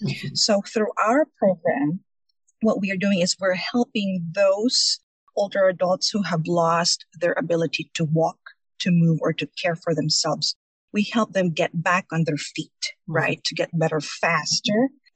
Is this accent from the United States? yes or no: yes; Sacramento, California, United States; I am from Sacramento, California.